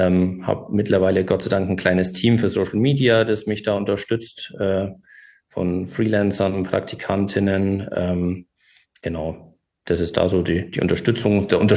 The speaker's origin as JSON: {"language": "German", "town": "Augsburg", "region": "Bavaria", "country": "Germany", "tie": "born or raised there", "said": "Ich bin auch aus Augsburg, geboren in Augsburg, war auch die meiste Zeit in Augsburg, bis auf eine kleine Episode in Kempten im Allgäu hier in der Nähe."}